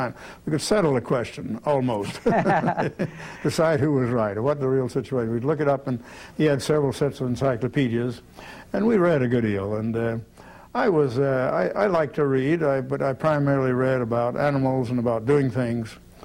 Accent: South Carolina, United States; Well, I grew up in South Carolina, in the somewhat mountainous region of South Carolina. And I grew up on a little farm.

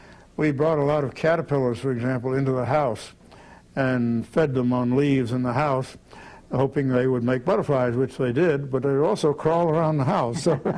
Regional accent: South Carolina, United States; Well, I grew up in South Carolina, in the somewhat mountainous region of South Carolina. And I grew up on a little farm.

